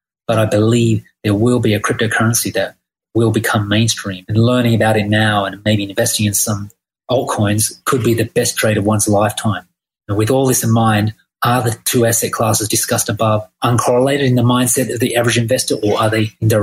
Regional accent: Australia; now in Thailand; I'm from Australia. I live in Thailand with my wife, who's a dentist

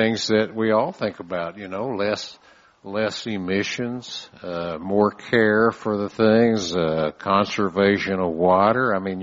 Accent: San Antonio, Texas, United States; Well, I don't know. I'm from San Antonio. It hasn't rained this year.

